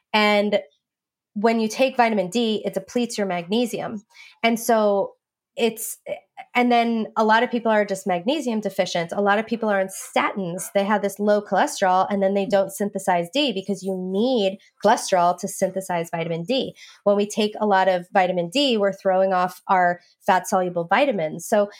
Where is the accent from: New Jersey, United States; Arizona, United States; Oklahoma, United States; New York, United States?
New York, United States; So I grew up in New York and I never used sunscreen as a kid. And I lived on Long Island. So we were 10 minutes away from a beach.